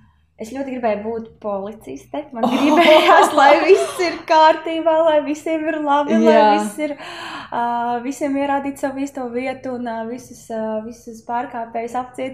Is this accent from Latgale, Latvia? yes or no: yes; Latgale, Latvia; es esmu meitene no Latgales, kas jau ir sieva, trenere, pasniedzēja un sportista vienā